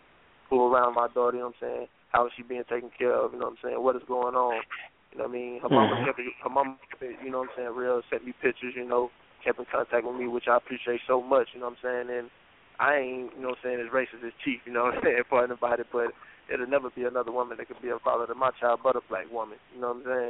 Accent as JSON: {"language": "English", "region": "Mississippi", "country": "United States", "tie": "born or raised there", "said": "Growing up in Mississippi, man, you know, I had a father for a minute"}